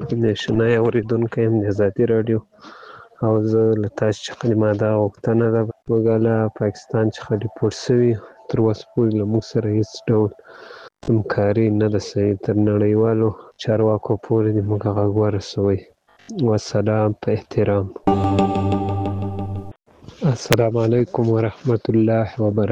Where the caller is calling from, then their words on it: Ghazni, Afghanistan; زه د غزنی دی ولایت دی اکتی ولسوالی څخه تاسو ته پیغام پرېږدم